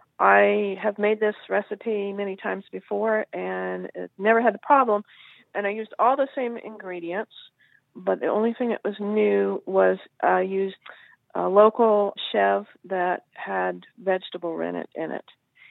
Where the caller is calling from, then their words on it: Batesville, Virginia, United States; calling from Batesville, Virginia.